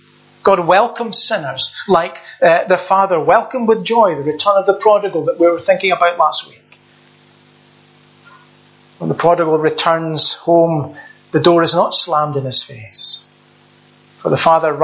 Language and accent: English; Scotland, United Kingdom; where I grew up in Lanarkshire, we lived not far from the Clyde Valley, where they have all the garden centres and all manner of different fruit orchards.